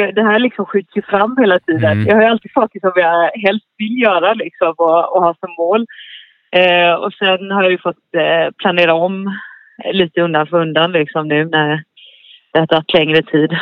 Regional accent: Kalmar, Kalmar County, Sweden; Ja, alltså jag är uppvuxen i Kalmar

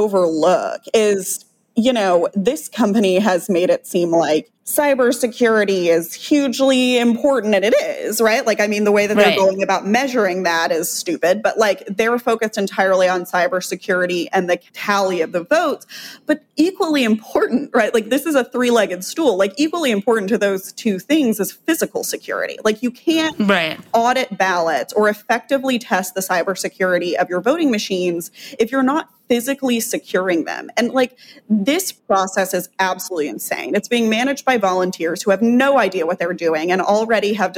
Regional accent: Texas, United States; Like, I live in Texas. I was raised in Texas. It's just a fascinating state.

